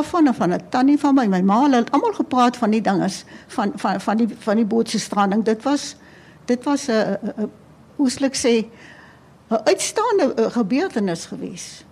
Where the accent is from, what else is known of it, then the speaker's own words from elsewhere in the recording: Doringbaai, Western Cape, South Africa; also born or lived in Lambert's Bay; en ek het nie groot geword in die area nie. Ek het op Doringbaai en Lammelsbaai groot geword